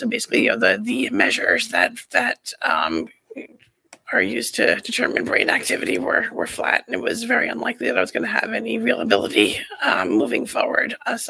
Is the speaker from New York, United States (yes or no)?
yes; New York, United States; And so I grew up here on Long Island, on the North Shore of Long Island.